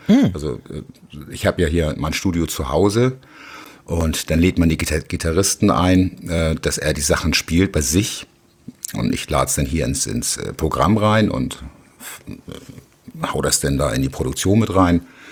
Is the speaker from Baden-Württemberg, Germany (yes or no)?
no; Hamburg, Germany; ich bin Hamburger Jung, ich bin hier aufgewachsen. Ich habe meine Freizeit oft auf dem Kiez verbracht.